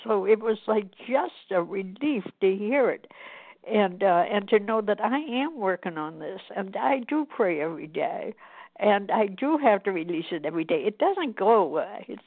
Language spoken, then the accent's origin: English; Massachusetts, United States; I'm from Massachusetts.